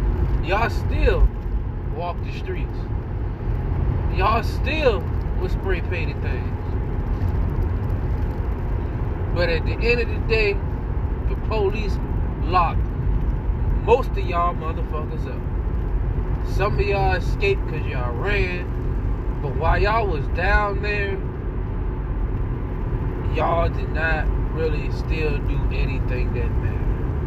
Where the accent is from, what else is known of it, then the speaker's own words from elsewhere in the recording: Richmond, United States; This conversation is mainly for my hometown, Richmond.